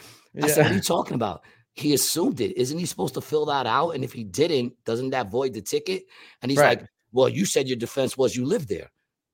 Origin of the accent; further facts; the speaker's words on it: New York, United States; Listen, I'm from New York.